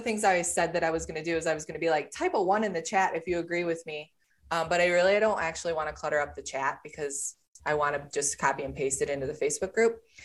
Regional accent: Cleveland, Ohio, United States; I'm actually originally from the Cleveland area. And I joke that they kicked me out because I was, that Ohio kicked me out because I was a Michigan hockey fan when I was growing up.

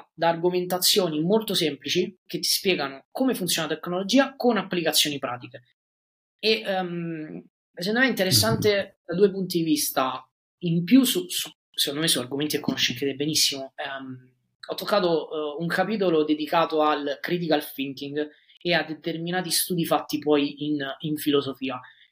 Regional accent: United States; io sono americano

